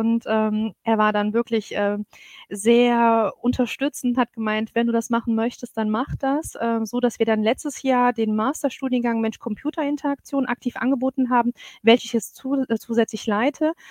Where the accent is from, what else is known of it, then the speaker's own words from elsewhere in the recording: Saarland, Germany; bin ursprünglich Saarländerin, habe türkischen Migrationshintergrund